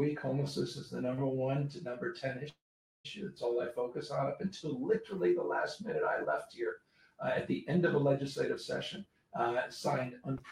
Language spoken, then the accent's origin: English; San Francisco, California, United States; I come from San Francisco, Gateway, China, the first and largest Chinatown.